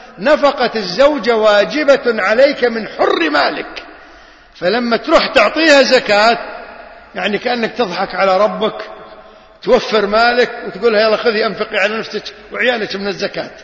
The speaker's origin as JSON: {"language": "Arabic", "country": "Kuwait", "said": "اليوم يعني ما أدري، ما يعني خاص عندنا في الكويت هنا ما أعرف"}